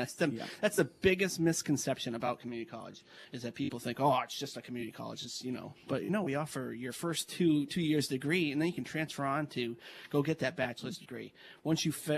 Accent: Massachusetts, United States; When I grew up in Western Western Mass, we had a vocational school.

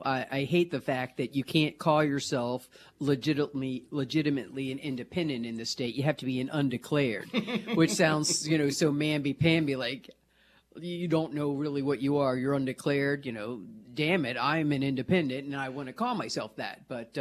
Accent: Baltimore, Maryland, United States; now in Nashua, United States; But I'm from Baltimore.

